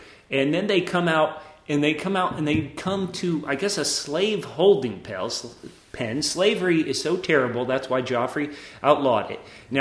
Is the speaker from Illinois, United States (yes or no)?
no; Fort Lauderdale, Florida, United States; born there; Yeah, I was born in Fort Lauderdale.